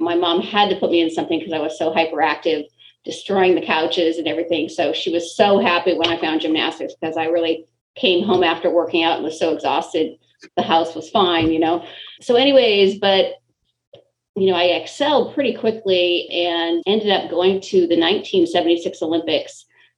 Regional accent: Canada; as a Canadian gymnast, we sort of knit with my friends telling me

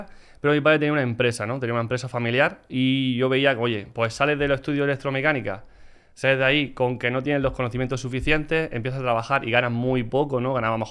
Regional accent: Almería, Andalusia, Spain; yo vengo de una familia normal, de Almería. Soy de Almería, tengo 39 años

